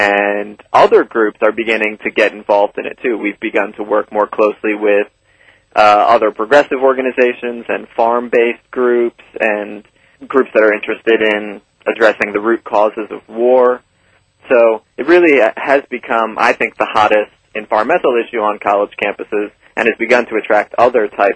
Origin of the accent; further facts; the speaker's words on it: New York City, New York, United States; And I grew up in New York City, so it was my first real introduction to nature